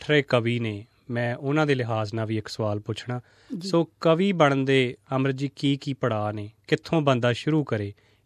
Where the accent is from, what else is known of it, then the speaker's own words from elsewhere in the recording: Narangwal, Punjab, India; ਮੇਰਾ ਪਿੰਡ ਨਾਰੰਗਵਾਲਾ